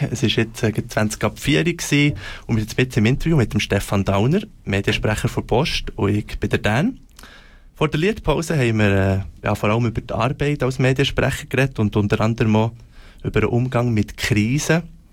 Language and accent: German; Switzerland